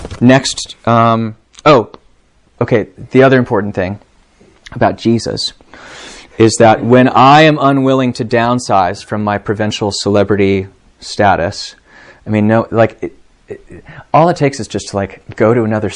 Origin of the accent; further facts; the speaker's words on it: Charlottesville, Virginia, United States; I come from Charlottesville is probably 40,000 people. It's tiny.